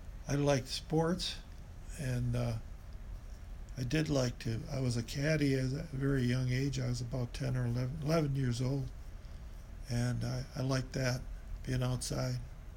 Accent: Ferndale, Michigan, United States; also born or lived in Detroit; Yes, I was born in Detroit, Michigan. But I was growing up, I grew up in Ferndale, Michigan. I went through school there

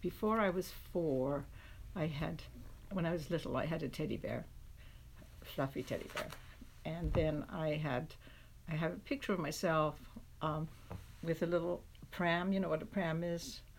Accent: London, United Kingdom; born there; I was born in London, England, right before the war. That's the Second World War. Not the First World War. Christened in a little Presbyterian church

